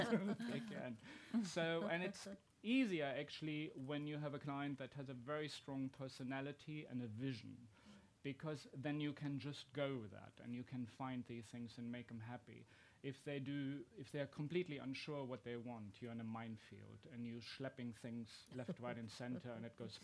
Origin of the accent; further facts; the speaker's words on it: Germany; I grew up on the German-French-Luxembourg border, and we have a lot of big pine forest.